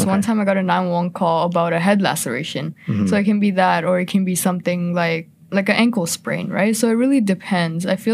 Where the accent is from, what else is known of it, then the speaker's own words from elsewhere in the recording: India; now in Canada; So I moved to Canada from India in 2015-ish.